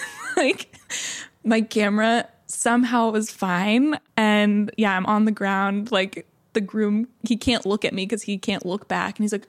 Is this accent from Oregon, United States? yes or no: yes; Oregon, United States; So I'm originally from Oregon and it's this sand dune that they have, this giant sand dune.